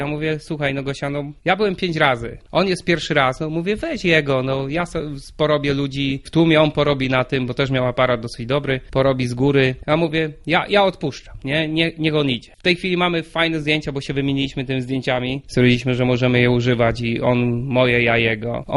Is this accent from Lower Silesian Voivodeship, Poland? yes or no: yes; Wrocław, Lower Silesian Voivodeship, Poland; powiedz, że ja jestem z Wrocławia